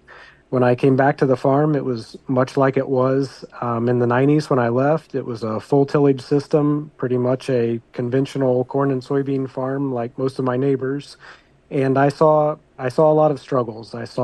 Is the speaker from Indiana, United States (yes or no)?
yes; Indiana, United States; moved away as an adult; So my story is I grew up in Delaware County, just south of Muncie, Indiana, and I grew up on the farm and left in 1998 to go to Purdue.